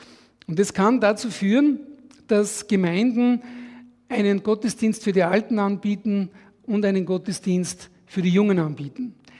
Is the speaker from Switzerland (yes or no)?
no; Austria; Ich als Österreicher darf hier in der Schweiz predigen